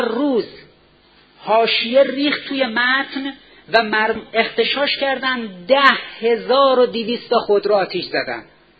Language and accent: Persian; Iran; به هر کی تو خیابون نگاه میکنیم به عنوان یه ایرانی احساس کنیم